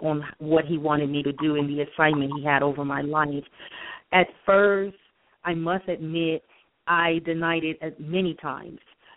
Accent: Panama; I'm a child of the King, the Most High God. Basically, I'm from the Republic of Panama, so I am Spanish, Panamanian

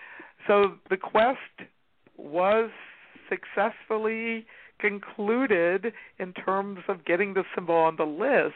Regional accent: Madison, Wisconsin, United States; And I'm from a forest near Madison, Wisconsin.

